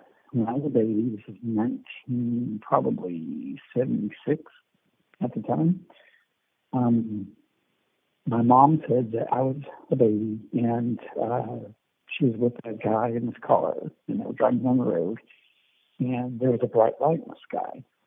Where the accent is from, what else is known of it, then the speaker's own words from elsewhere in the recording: Missouri, United States; I was born in Missouri, but I was raised there in the Ozarks.